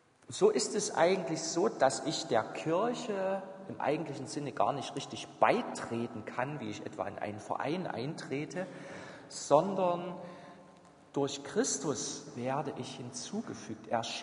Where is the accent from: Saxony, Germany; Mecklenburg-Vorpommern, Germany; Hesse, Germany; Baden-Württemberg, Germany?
Saxony, Germany; Crimmitschau; In meiner Heimatgemeinde in Grimmitschau, St. Johannes